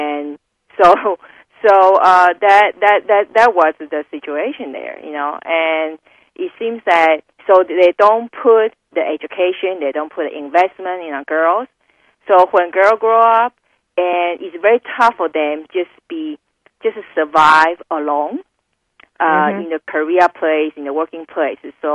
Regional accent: Taiwan; English is a second language; I am original coming from Taiwan, which is Southeast Asia.

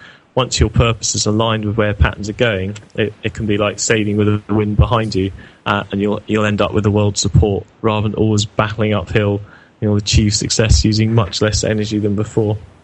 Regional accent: United Kingdom; I'm from the United Kingdom

